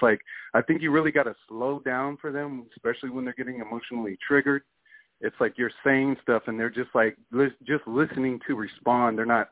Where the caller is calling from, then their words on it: Houston, Texas, United States; calling from Houston.